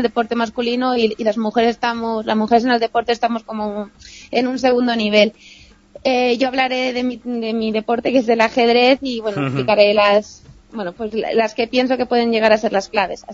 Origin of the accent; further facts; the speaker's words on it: Madrid, Community of Madrid, Spain; en grandes ciudades, por ejemplo en Madrid, bueno, yo soy de Madrid, no se consiguen